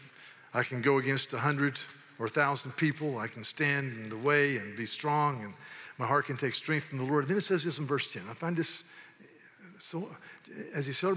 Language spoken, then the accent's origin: English; the South, United States; Now, growing up in the South, I had a grandmama